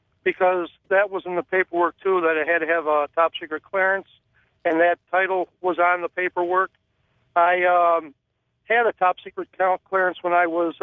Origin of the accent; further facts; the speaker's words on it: Syracuse, New York, United States; from Syracuse.